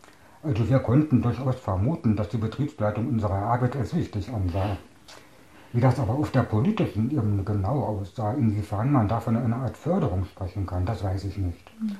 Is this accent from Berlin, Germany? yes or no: yes; Staaken, Berlin, Germany; born there; Ich bin 1961 geboren in Staaken. Das lag damals im Bezirk Potsdam, gehört heute zu Berlin.